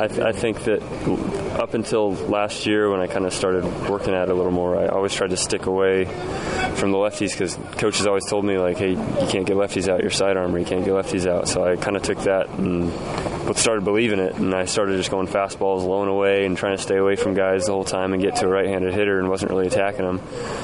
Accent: Seattle, Washington, United States; but it definitely helps growing up in Seattle.

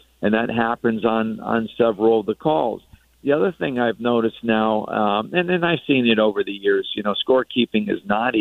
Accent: Northeast, United States; Yeah, you know, I grew up watching hockey in the Northeast, and we played a little bit out on the ponds.

